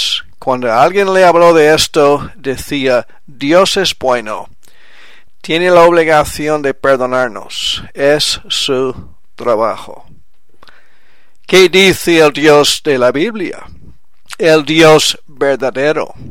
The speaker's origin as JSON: {"language": "Spanish", "region": "Quebec", "country": "Canada", "tie": "born or raised there", "first_language": "French", "second_language": "Spanish", "said": "Yo fui criado en francés en Quebec, en Canadá"}